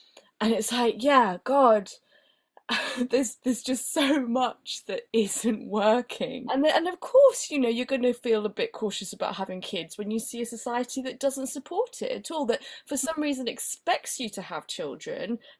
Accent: Barcelona, Catalonia, Spain; English is a second language; And then I grew up in Barcelona, and so I speak Spanish and Catalan.

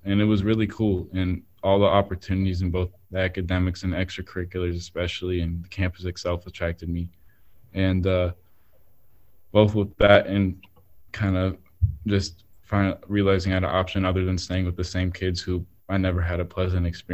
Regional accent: Westlake, Ohio, United States; also born or lived in Cleveland; I was born and raised in, well, no, I was raised in Westlake since I was born in Cleveland, and went to the public schools there.

